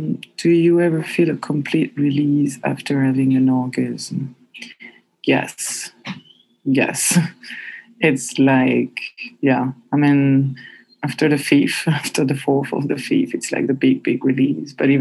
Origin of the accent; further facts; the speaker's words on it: France; I will say that I am bisexual, and I am from France.